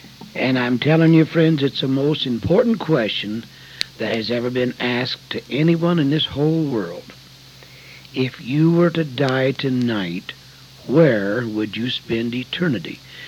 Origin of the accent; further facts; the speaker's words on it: The Dalles, Oregon, United States; I was born and raised in the Dalles, Oregon. That's a small town. At that time, there was about 5,000 people there. We lived way out in the country